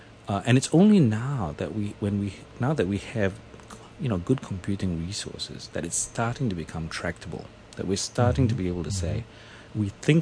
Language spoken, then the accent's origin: English; New Zealand; I'm from New Zealand originally, and I went back and I was in New Zealand for 10 years